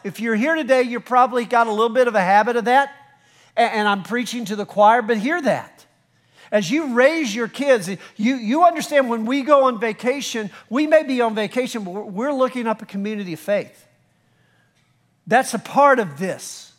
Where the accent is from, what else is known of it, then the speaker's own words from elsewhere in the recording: Texas, United States; Well, we're from Texas. We're very, very independent, aren't we? We're from West Texas.